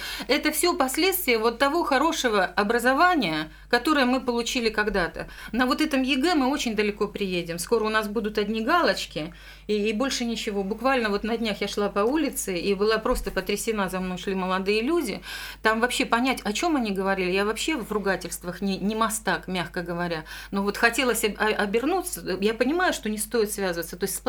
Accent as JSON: {"language": "Russian", "country": "Ukraine", "said": "вот я украинка, да, тем более сейчас вот я пристегнула еще мамину фамилию"}